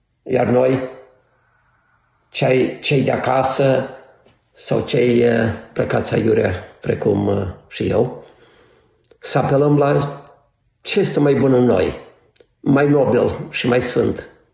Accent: Romania; Sunt român pentru că m-am bucurat împreună cu toți românii de calificarea României la europene.

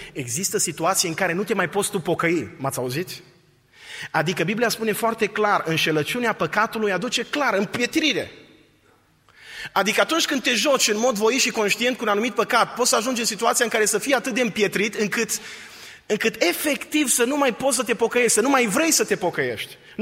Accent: Oradea, Bihor County, Romania; mai ales că să știa că sunt din Oradea.

